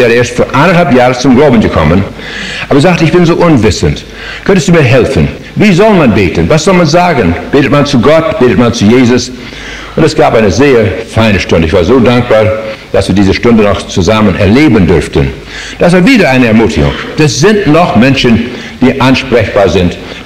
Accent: Saskatchewan, Canada; bin Kanadier, auch schon 2. Generation Kanadier. Meine Großeltern sind mal von Russland ausgewandert. Und ich bin dann in Kanada, in Saskatchewan. Das sind Name, ein Indianername in der Provinz. Und dann bin ich dann aufgewachsen auf dem Farm

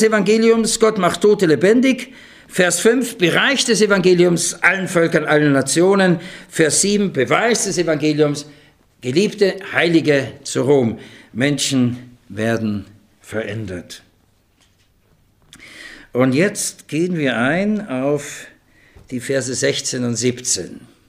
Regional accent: Austria; ich konnte als Österreicher vor der Wende viel leichter rüberfahren als die Bundesdeutschen.

